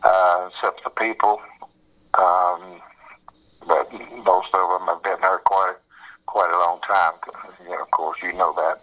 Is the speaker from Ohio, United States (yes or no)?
yes; Bidwell, Ohio, United States; born there; now in Indianapolis, United States; I was born in 1951, and I was born in Bidwell, Ohio.